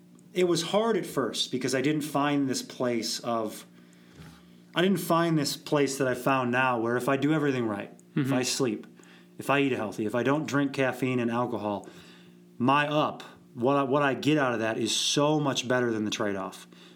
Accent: Minnesota, United States; I'm from Minnesota where there's wicked blizzards and snowstorms and brutal winters.

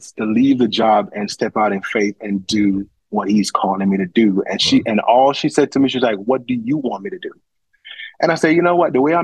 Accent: Jamaica; I'm from Jamaica, man. I'm from Jamaica. I'm a Jamaican.

